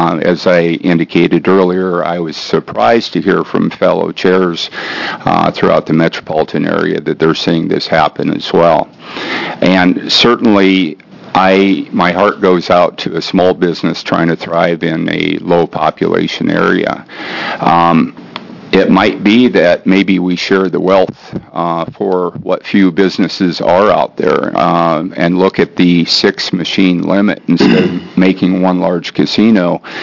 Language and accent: English; Iowa, United States; now in Oregon, United States; I'm an Iowa farm boy, but I've been here for 27 years, so I think I'm now a native Oregonian. My hometown was the largest town in the county at 3,000 people, so therefore it was the county seat.